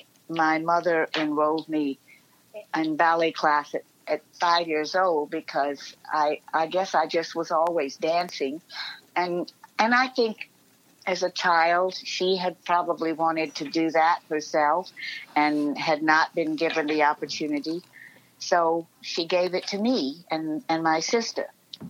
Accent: Atlanta, Georgia, United States; now in New York, United States; I grew up in Atlanta, Georgia, and my first memory really is dancing.

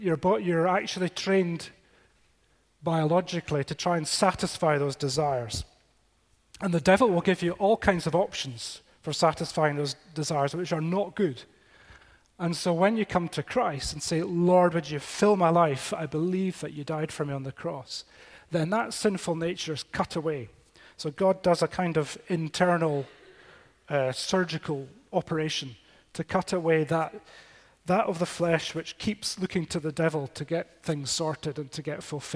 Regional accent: Isle of Skye, Scotland, United Kingdom; I come from Skye, and Talisker whiskey is a big industry up there. And I know the part of Skye where all that's made.

